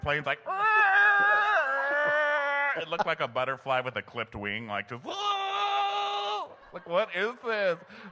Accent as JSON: {"language": "English", "town": "El Paso", "region": "Texas", "country": "United States", "said": "I'm from El Paso, Texas. Can you imagine that local news?"}